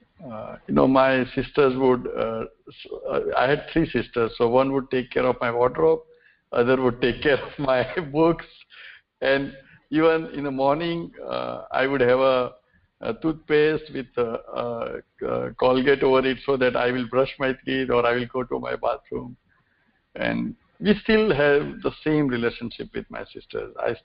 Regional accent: Surat, Gujarat, India; English is a second language; We stayed together in Surat. I was born and brought up in Surat

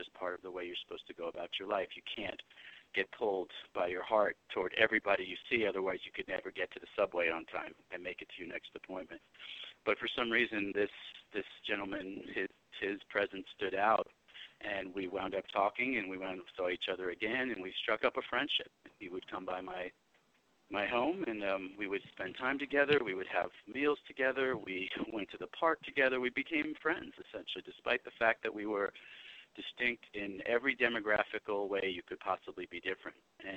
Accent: Brooklyn, New York, United States; growing up in, I grew up back east in Brooklyn, New York, you know, it's not like the range of identity constructions, despite the fact that there was a lot of diversity there

